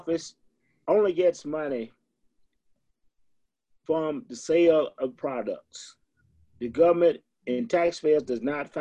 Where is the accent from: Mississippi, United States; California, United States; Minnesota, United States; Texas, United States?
Texas, United States; Paris; I mean, I'm originally from Paris, Texas.